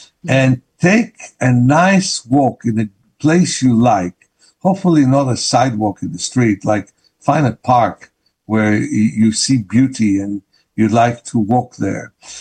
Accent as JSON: {"language": "English", "country": "Israel", "accent": "Israeli", "second_language": "English", "said": "Thank you for saying it, Marsha, because not everybody understands my Israeli accent."}